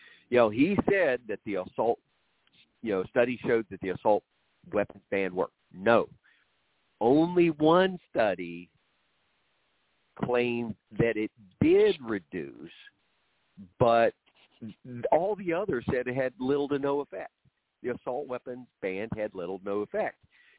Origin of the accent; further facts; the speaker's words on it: Oklahoma, United States; I'm from Oklahoma. You know, I grew up when, you know, everybody had gun racks in the back of their pickup, and they drove to school with hunting rifles there.